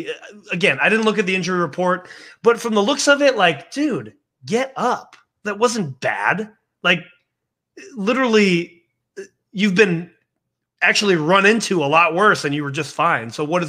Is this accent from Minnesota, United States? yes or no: yes; Minnesota, United States; But I did spend half of my life playing hockey growing up in Minnesota, and I was also a goalie.